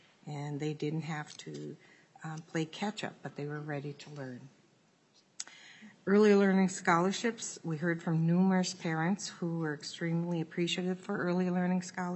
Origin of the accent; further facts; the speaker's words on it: White Earth, Minnesota, United States; I'm from White Earth. I'm a tribal member